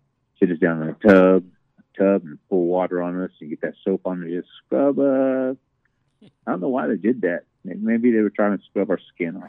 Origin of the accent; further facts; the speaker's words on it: Oklahoma, United States; we were raised right there in St. Mary on Cass Creek.